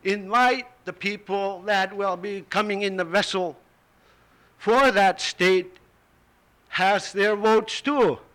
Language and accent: English; Barrow, Alaska, United States; I was born and raised in Barrow, Alaska, and I graduated in 1970 in Mount Edgecombe BIA School.